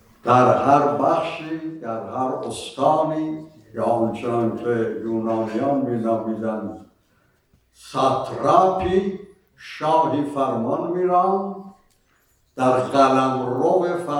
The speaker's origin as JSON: {"language": "Persian", "region": "Kermanshah", "country": "Iran", "tie": "born there", "said": "من در کرمانشاه زاده شدم. از دید نیاکانی کزازیم، از دید فرهنگی کرمانشاهی."}